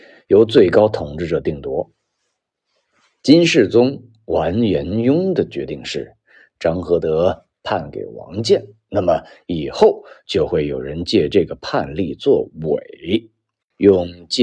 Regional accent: China; 看来我们中国人看肉身重，待灵魂轻，再进一步则是只重衣冠不重人

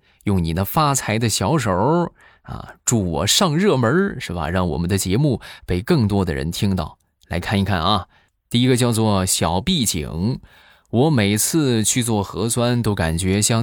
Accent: Rizhao, Shandong, China; 欢迎大家来我的家乡美丽的海滨城市山东日照。

